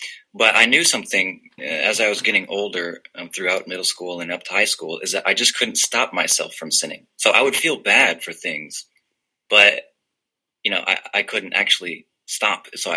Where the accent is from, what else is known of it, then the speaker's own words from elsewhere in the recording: Illinois, United States; moved away as an adult; I'm from Illinois, but we moved to Kentucky together because her parents were living there